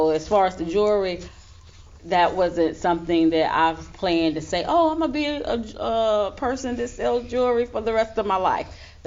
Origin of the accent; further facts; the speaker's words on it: Newport News, Virginia, United States; So even as a young child, I gave myself to Christ as a young girl growing up in Newport News, Virginia.